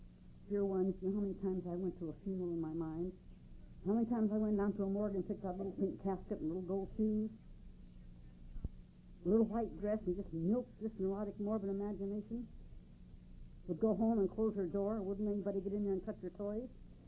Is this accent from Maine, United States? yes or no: no; Reno, Nevada, United States; Now, I was born and raised in Reno, and my grandfather homesteaded in Reno and built the courthouse and many of the churches.